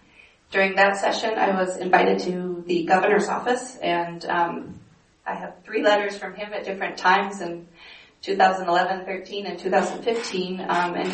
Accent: Penobscot, Maine, United States; I'm from Penobscot, Maine.

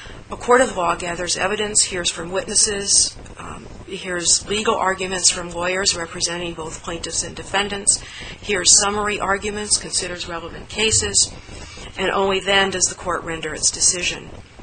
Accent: Blue Hill, Maine, United States; I'm from Blue Hill

